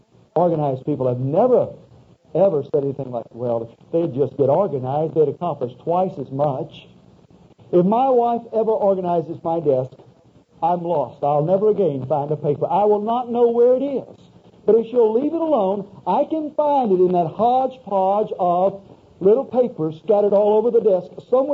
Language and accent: English; Louisiana, United States; I can understand that in part because I'm from South Louisiana.